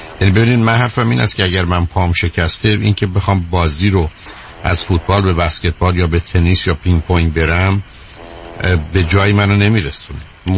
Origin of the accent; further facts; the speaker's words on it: Iran; به عنوان یه ایرانی که 30 سالمه